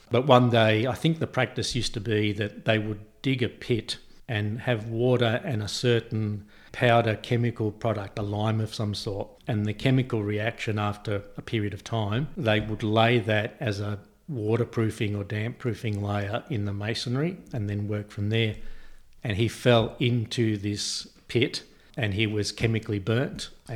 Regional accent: Shepparton, Victoria, Australia; also born or lived in Cooma; So I was born in Cooma because of my father ending up working on the Snowy scheme. But when I was a couple of years old, my father, my mum and my three siblings, we all relocated to where I'm now living, which is in Shepparton in northern Victoria.

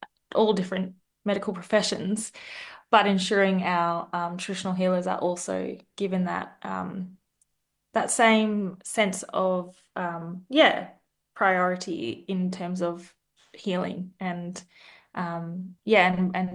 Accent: Broome, Western Australia, Australia; I'm a proud Yawuru, Badi and Gidja woman. So I come from Broome, which is where I'm calling in from at the moment, which is my ancestral country here, Rubibi, in Western Australia. But I spent a bit of time in on Wurundjeri Woiwurrung country.

